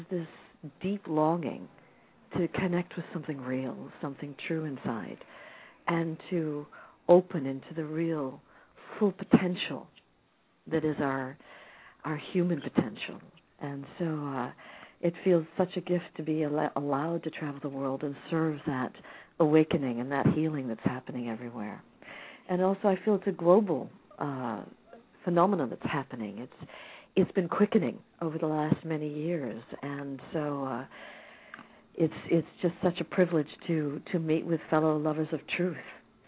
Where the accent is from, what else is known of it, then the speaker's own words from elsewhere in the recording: United States; now in Australia; I'm calling from Australia, and it's so good to be able to be with my fellow Americans.